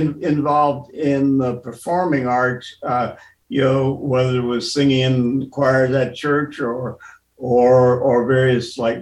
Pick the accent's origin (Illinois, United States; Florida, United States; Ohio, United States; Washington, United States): Illinois, United States; Chicago; Well, I was born in Chicago. Actually, my family, my parents, I'm the first of two children. My parents were living in the Woodlawn area at the time, 1935, and so I was born there. Later on, my family moved to the Englewood neighborhood, where I spent most of my growing years.